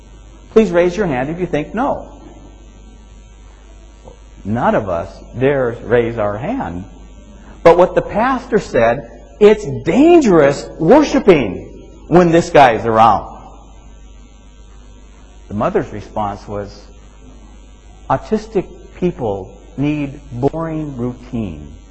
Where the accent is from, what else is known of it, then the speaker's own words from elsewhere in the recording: Minnesota, United States; I grew up in Minnesota, so I've been carefully following a case which has made international news.